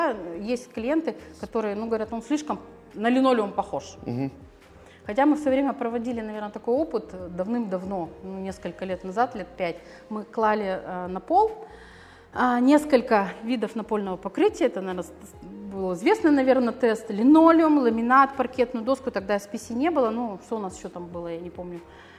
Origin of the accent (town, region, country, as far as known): Perm, Perm Krai, Russia